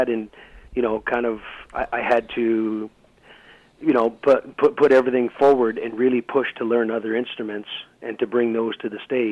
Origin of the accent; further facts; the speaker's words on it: Prince Albert, Saskatchewan, Canada; I was born and raised in Prince Albert, Saskatchewan, and I started playing fiddle at the age of 14.